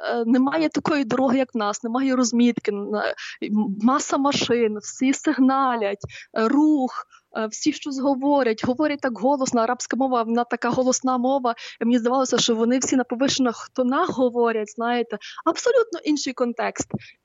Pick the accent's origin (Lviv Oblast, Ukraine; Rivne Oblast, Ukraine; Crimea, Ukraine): Lviv Oblast, Ukraine; Lviv; Я сама зі Львова, і тому порівнюю до Львівської області.